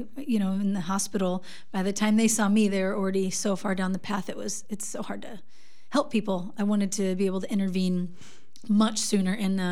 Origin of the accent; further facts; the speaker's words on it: Kansas City, Missouri, United States; also born or lived in Portland, United States; That's where I'm from. Yeah, I moved here from Portland, Oregon, but originally from Kansas City.